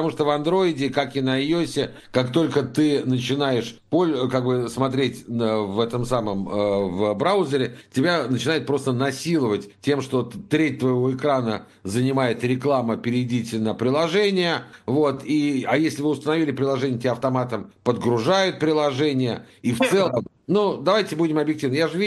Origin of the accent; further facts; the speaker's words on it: Moscow, Russia; А знаешь, как москвич, я помню